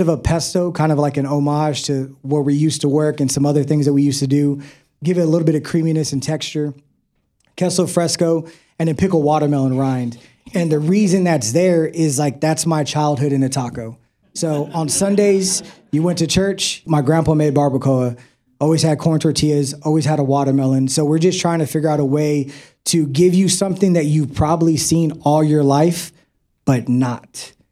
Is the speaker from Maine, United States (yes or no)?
no; Texas, United States; I wasn't Mexican enough, even though I grew up in South Texas.